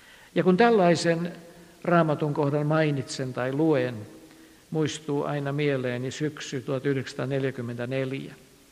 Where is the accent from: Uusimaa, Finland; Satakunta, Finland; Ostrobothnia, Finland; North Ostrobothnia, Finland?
Uusimaa, Finland; Helsinki; minä olen ihan paljasjalkainen helsinkiläinen, kuinka niin?